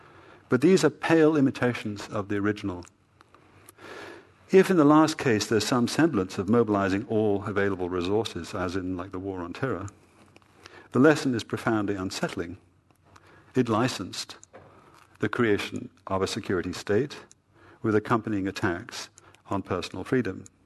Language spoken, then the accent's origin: English; United Kingdom; As a Brit, of course, I am no less burdened